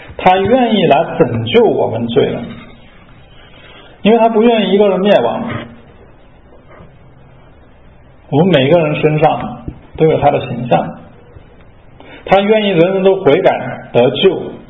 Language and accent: Chinese; China; 我们中国人都说人不为己天诛地灭